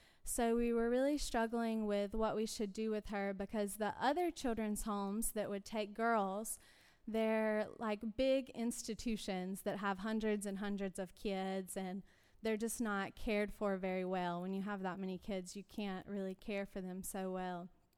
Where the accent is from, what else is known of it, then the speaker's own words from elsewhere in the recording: Bethesda, Maryland, United States; I grew up here in Bethesda. This is my church home and my family